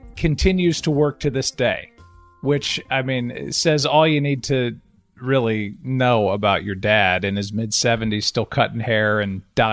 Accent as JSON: {"language": "English", "town": "Chicago", "region": "Illinois", "country": "United States", "tie": "born there", "said": "Well, I was born in Chicago."}